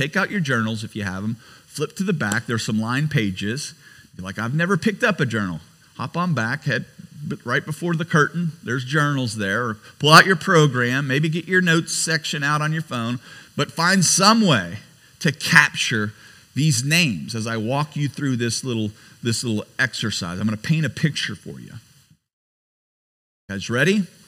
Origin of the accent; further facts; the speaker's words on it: Indiana, United States; I'm from Indiana. We like a good ain't in there.